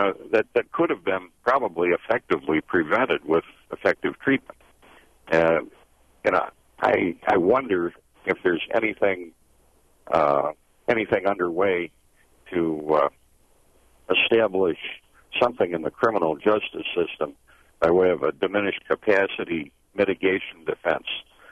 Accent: Lac du Flambeau, Wisconsin, United States; Hello. Actually, I'm from Lac des Flambeaux. Eagle River is a convenient fiction because it's easier to spell.

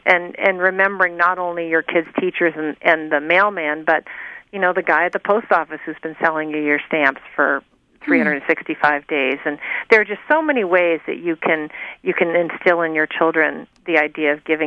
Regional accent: New England, United States; I grew up in New England, and we always had pot roast or some meat on Christmas Eve.

